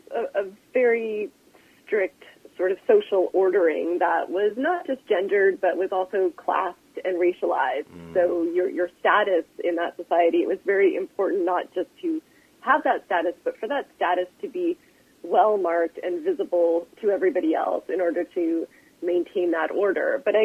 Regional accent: Mississauga, Ontario, Canada; also born or lived in Toronto; I was born in Toronto, grew up in Mississauga, and then back to Toronto for university.

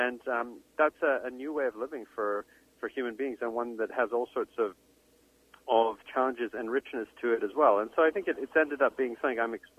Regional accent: Canada; I have Canadian citizenship and I have British citizenship, and I grew up here, and I certainly sound more Canadian

